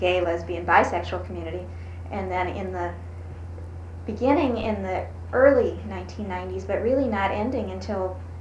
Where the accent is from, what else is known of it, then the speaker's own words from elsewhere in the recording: Illinois, United States; I'm from the Midwest. I'm from Illinois.